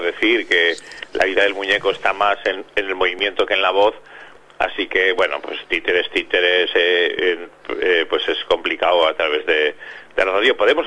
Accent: Binéfar, Aragon, Spain; tanto Pilar como yo somos de Binéfar y aquí estamos, hoy nos toca aquí, en casa.

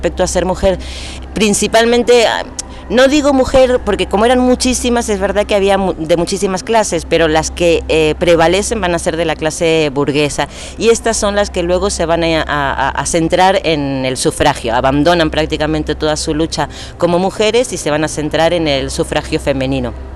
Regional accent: Argentina; yo que vengo de Argentina, Hay un espacio en Argentina de memoria histórica

